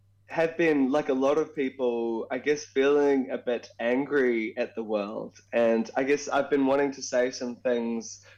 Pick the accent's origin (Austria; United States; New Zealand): New Zealand; Auckland; now in Melbourne, Australia; talking to the beautiful people of Auckland, Tamaki Makaurau, my hometown.